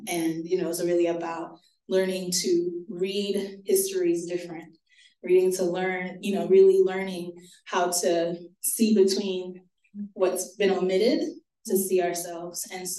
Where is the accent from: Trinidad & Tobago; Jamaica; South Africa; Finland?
Trinidad & Tobago; now in Pittsburgh, United States; growing up as a Trinidadian, I did not see a lot of queer culture represented